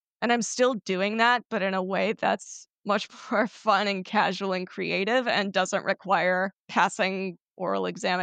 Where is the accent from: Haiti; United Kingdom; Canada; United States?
United States; Midwest; I'm from the Midwest, so I have a very like measured cadence.